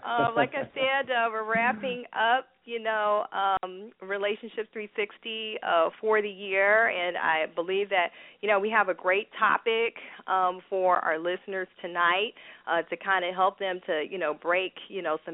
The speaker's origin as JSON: {"language": "English", "town": "New York City", "region": "New York", "country": "United States", "tie": "born or raised there", "said": "Internationally known relationship coach Derek Watkins joins us from my hometown of New York City"}